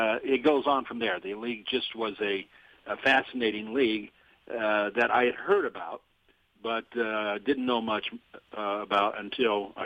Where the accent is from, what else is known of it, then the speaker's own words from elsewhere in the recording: Los Angeles, California, United States; But it was growing up in Los Angeles, then a minor league town, going to Wrigley Field, which was the same as the Wrigley Field in Chicago, and keeping score with my father.